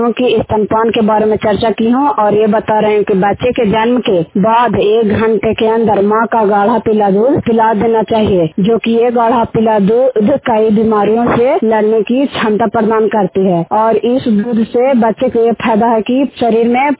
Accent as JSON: {"language": "Hindi", "town": "Makhdumpur", "region": "Bihar", "country": "India", "said": "मैं मखदुमपुर गांव के रहने वाली हूं।"}